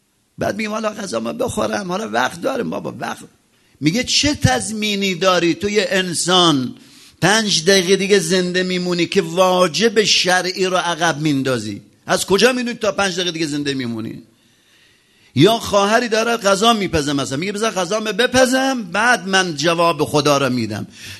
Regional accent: Khuzestan, Iran; خودم موقع اهواز بودم دیگه، بچه خوزستانم.

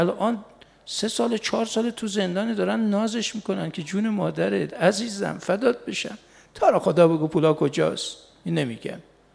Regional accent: Mashhad, Razavi Khorasan, Iran; ما بچه مشهدیم

